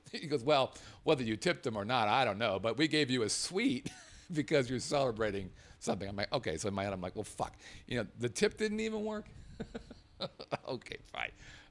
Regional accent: Las Vegas, Nevada, United States; I'm from Vegas.

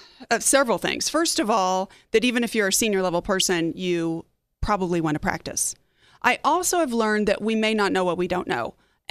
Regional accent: Arizona, United States; they're from Pennsylvania and I'm originally from Arizona, or whatever the potential bias is

